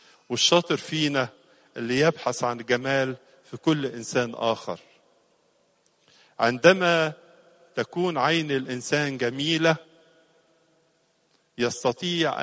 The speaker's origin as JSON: {"language": "Arabic", "country": "Egypt", "said": "ومن أجل بلادنا مصر ومن أجل كل المسؤولين فيها"}